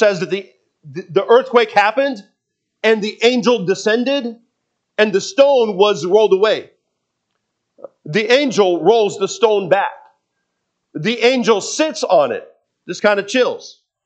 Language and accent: English; Seattle, Washington, United States; You know, I grew up in Seattle. We'll get some pretty good earthquakes there sometimes.